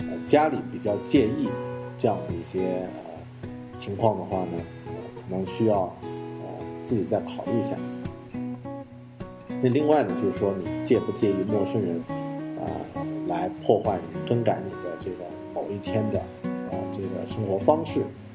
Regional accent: China; 这个也是我们中国人，内向的中国人不太习惯的一个方法

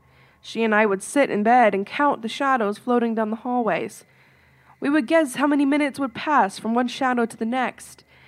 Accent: Canada; All right, I'm from Canada. I don't know how to say these things.

